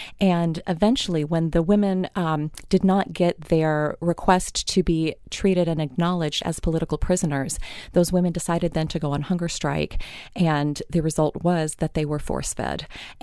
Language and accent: English; Thomasville, Georgia, United States; a really good friend of mine from my hometown of Thomasville, Georgia, actually, had gone to graduate school